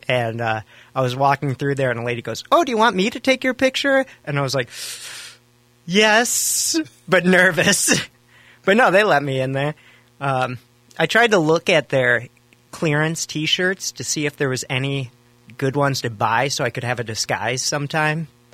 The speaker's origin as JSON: {"language": "English", "town": "Lakeville", "region": "Minnesota", "country": "United States", "tie": "born or raised there", "said": "And I was growing up in Lakeville, where I attended schools."}